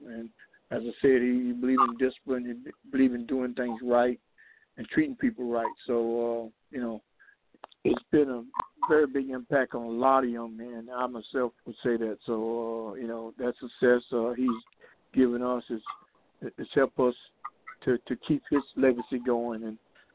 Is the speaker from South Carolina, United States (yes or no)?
yes; Columbia, South Carolina, United States; I'm from Columbia, South Carolina. Grew up in Columbia, went to Columbia High, played at South Carolina State under Willie Jeffries.